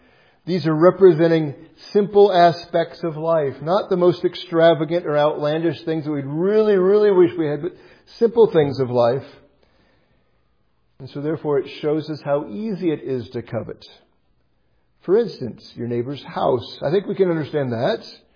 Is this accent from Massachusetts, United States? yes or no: no; Iowa, United States; And since I'm from Iowa, I like this.